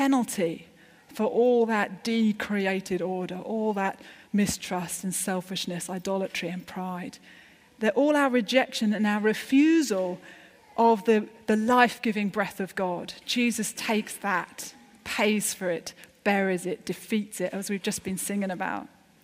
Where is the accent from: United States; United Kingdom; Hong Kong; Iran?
United Kingdom; We're British. We're cynical.